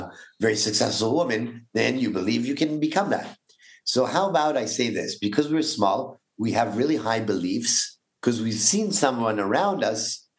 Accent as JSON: {"language": "English", "country": "Canada", "lives_now": "Israel", "said": "I'm also a Canadian Jew that came to Israel"}